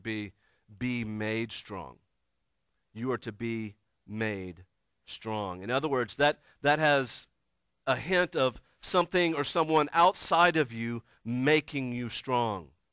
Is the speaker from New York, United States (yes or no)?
no; Alabama, United States; I'm from Alabama, we're in West Virginia